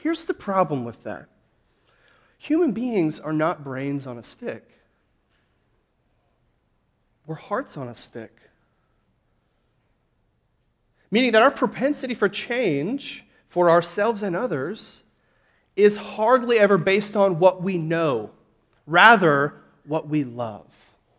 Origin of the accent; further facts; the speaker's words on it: Texas, United States; Now, you giggle, you laugh, because we're from Texas